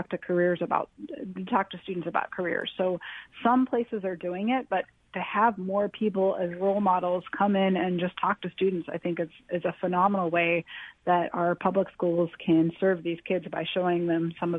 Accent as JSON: {"language": "English", "town": "Akron", "region": "Ohio", "country": "United States", "said": "I'm from Akron, Ohio, so I do a lot with the Akron public school system. My mom was a teacher, so she instilled the importance of talking to kids."}